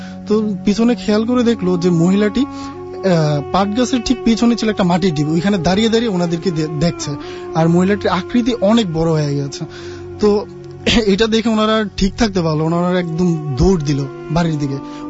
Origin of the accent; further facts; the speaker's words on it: Chandpur, Chittagong Division, Bangladesh; now in Dhaka, Bangladesh; আমি এসেছি মেরুলবাড্ডা থেকে, আমার হোম টাউন হচ্ছে চাঁদপুর।